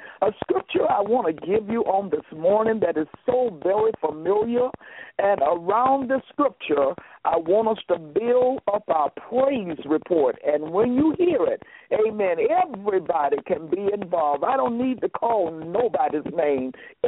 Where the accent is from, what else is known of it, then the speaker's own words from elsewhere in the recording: the South, United States; now in Illinois, United States; I'm a Southerner, amen, and down south we speak to everybody, amen. I'm up here in Illinois, and I still have to get used to it